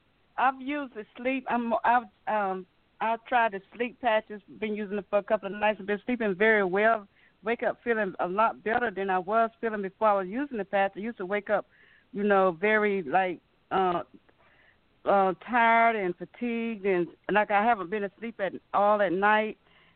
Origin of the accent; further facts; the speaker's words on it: Charlotte, North Carolina, United States; I'm from Charlotte, North Carolina.